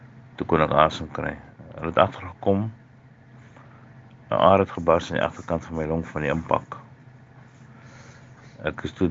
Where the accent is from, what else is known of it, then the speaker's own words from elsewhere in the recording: Ruiterwag, Western Cape, South Africa; ek is hier van Ruiterwag in die Weskaap.